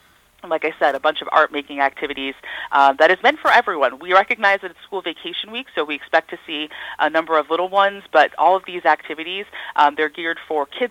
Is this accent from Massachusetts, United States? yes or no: yes; Lynn, Massachusetts, United States; growing up in Lynn, I used to go to shows at the Black Box.